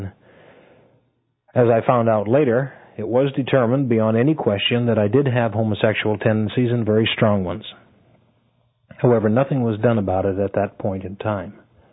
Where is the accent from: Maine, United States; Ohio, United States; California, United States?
Maine, United States; born there; So I would say I was born in Maine.